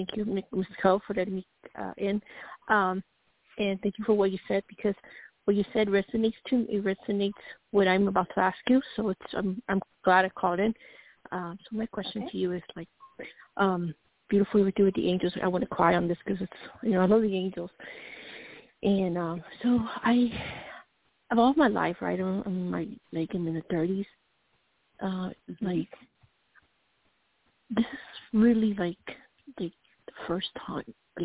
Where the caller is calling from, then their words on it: Colorado, United States; from Colorado.